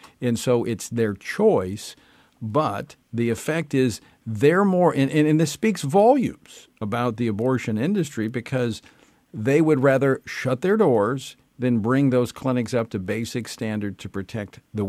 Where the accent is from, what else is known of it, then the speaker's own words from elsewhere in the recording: Louisiana, United States; But even that proved to be an unreliable avenue for them in my home state of Louisiana